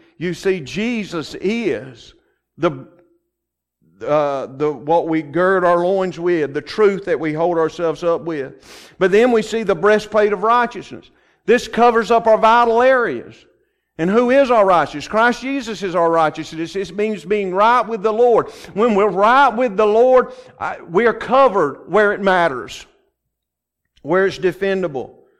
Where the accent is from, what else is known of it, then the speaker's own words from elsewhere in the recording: Georgia, United States; I was raised up in South Georgia. We have sand.